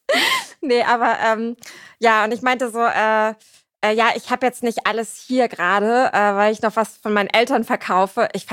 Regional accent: Germany

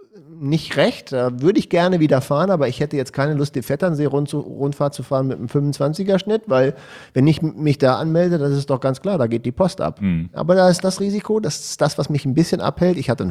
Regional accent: Hanover, Lower Saxony, Germany; wenn ich als Hannoveraner die Uhr danach stellen kann

